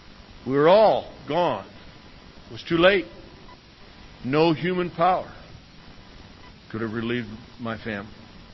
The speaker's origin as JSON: {"language": "English", "town": "Oceanside", "region": "California", "country": "United States", "said": "where are you from? God, I was grateful to be spoken to. I said, Oceanside."}